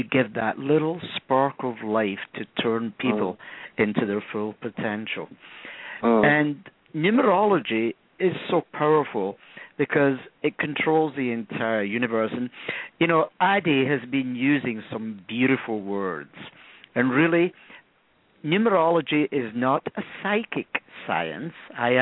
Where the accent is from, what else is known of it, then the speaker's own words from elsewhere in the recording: England, United Kingdom; born there; accent: Scottish; moved away as an adult; Even though I was born in England, it's kind of difficult, you know, when you cross the U.S. border and the passport says England and the guy says, but you're speaking Scottish. So I was born of mixed parents, one English parent, one Scottish parent.